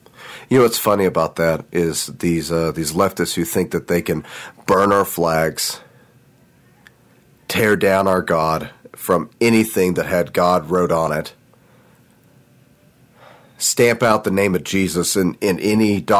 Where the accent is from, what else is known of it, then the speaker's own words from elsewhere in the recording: United States; because I'm an American and it's cool and I like it and I have the right to.